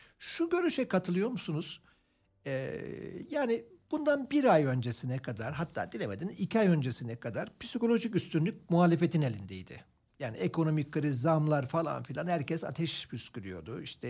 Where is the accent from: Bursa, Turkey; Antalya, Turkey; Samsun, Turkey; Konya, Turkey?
Antalya, Turkey; Ben Antalyalıyım çünkü